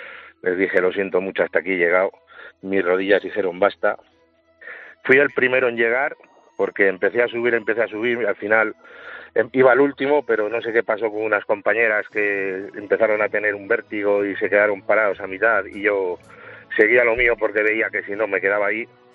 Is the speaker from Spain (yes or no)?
yes; Palencia, Castile and León, Spain; como dicen aquí en Castilla, yo soy de Palencia